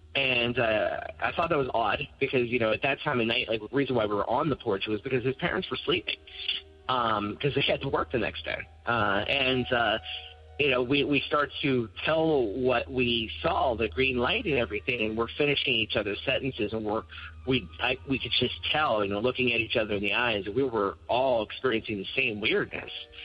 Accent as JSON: {"language": "English", "town": "Wall", "region": "Pennsylvania", "country": "United States", "tie": "born or raised there", "said": "So I grew up in outside of Pittsburgh in a very small town called Wall. And you can find it if you search for Wall, PA."}